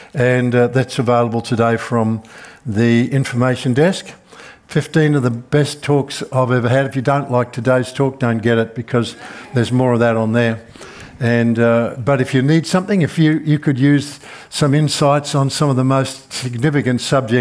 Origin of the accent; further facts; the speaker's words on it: Melbourne, Victoria, Australia; And the answer is because I come from Melbourne and this is our life. We just live like this.